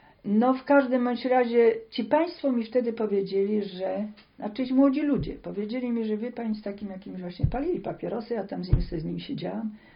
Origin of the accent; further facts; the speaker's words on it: Olsztyn, Warmian-Masurian Voivodeship, Poland; Ale ja jestem z Olsztyna, ja jestem po Stefańskim.